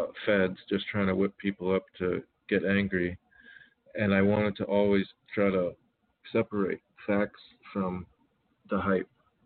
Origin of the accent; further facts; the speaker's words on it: Miami, Florida, United States; born there; because I was born in Miami, but it's kind of a cesspit.